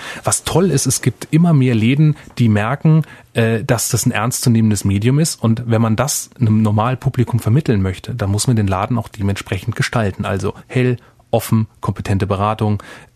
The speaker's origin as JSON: {"language": "German", "region": "Hesse", "country": "Germany", "tie": "born or raised there", "said": "Also ich bin in der Nähe von Darmstadt groß geworden"}